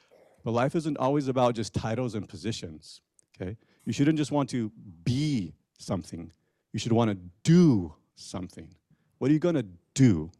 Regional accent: Othello, Washington, United States; I take pride in telling people I'm from Othello. Hey, it's a small little city on the eastern side of Washington.

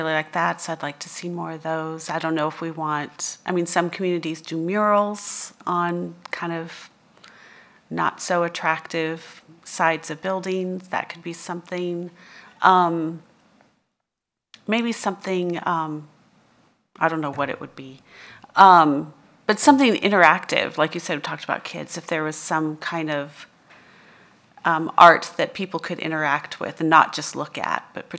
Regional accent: Eugene, Oregon, United States; moved away as an adult; as you know, and I'm an Oregonian. I was born and raised in Eugene, and then I left Oregon after I graduated from college to pursue more education and employment

